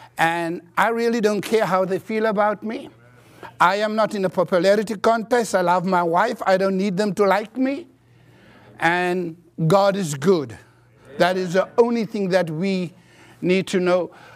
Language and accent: English; South Africa; first language Afrikaans; English is a second language; Let me just say that my mother tongue, my mother language is Afrikaans. So in our country, and I will always say it, we have airtime. If you buy 30 rand airtime, it lasts for so long.